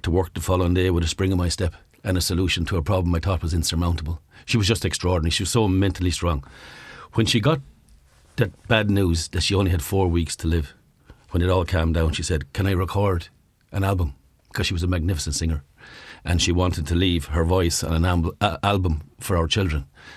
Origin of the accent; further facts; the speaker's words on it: Munster, Ireland; We're both from Kerry